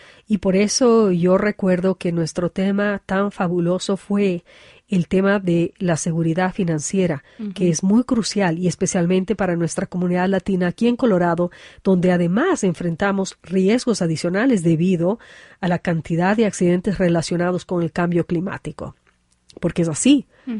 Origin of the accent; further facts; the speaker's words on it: Ecuador; No, hay muchas y tampoco hay ecuatorianas, así que sí. O sea, somos pocos, pero sí, poderosos.